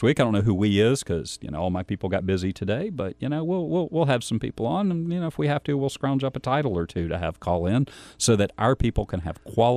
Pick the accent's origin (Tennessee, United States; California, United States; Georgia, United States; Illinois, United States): Georgia, United States; moved away as an adult; I grew up in Fayette County, and I watched the county grow from 12,000 people to 110, I think, before I left about 5 years ago.